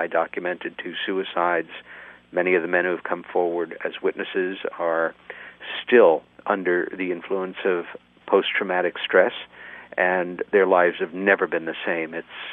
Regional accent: New York, United States; And then NY for my home state, .com.

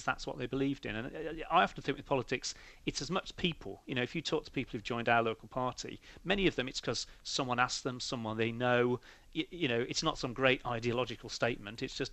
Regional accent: Birmingham, West Midlands, United Kingdom; I grew up in Brum, studied at university, went and worked in London

